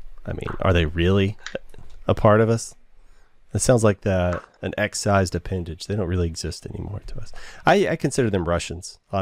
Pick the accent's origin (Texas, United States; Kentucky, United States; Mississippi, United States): Texas, United States; Waco; I'm from Waco, and they do cults better than anybody else does cults.